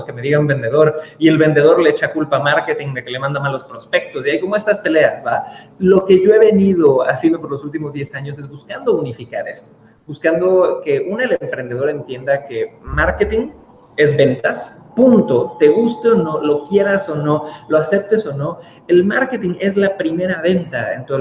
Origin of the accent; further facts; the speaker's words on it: Cancún, Quintana Roo, Mexico; born there; yo soy nacido en Cancún, México. Mi padre es chileno, mamá mexicana.